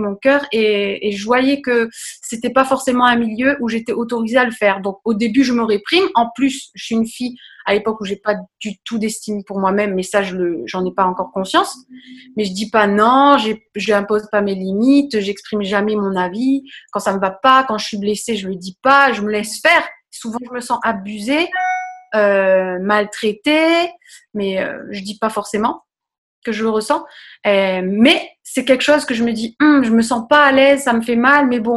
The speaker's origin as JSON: {"language": "French", "region": "Réunion", "country": "France", "tie": "born or raised there", "moved": "as an adult", "said": "En fait, je suis réunionnaise. J'ai grandi à La Réunion jusqu'à l'âge de 18 ans. Donc, je suis venue dans le sud-ouest de la France pour faire mes études."}